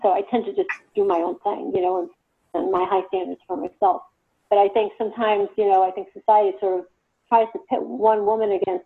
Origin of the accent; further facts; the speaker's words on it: Boston, Massachusetts, United States; moved away as an adult; now in Los Angeles, United States; I'm actually from New England. I moved here from Boston 4 years ago. And after living in Boston for 30 years, I went to college in Boston and just stayed.